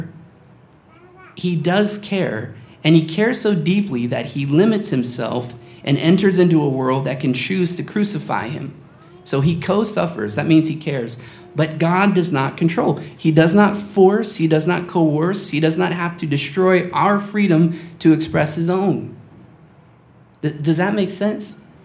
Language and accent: English; United States; you and I, we grew up in America, in the United States, during a time where it's very common to hear people say that.